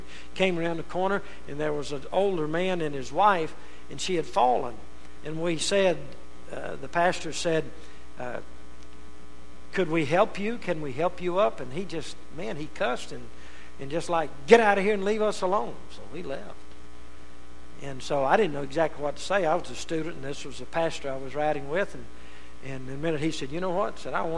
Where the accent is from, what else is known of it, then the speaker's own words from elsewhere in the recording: Rayville, Louisiana, United States; because it was so much like my hometown, just exactly like Rayville, Louisiana.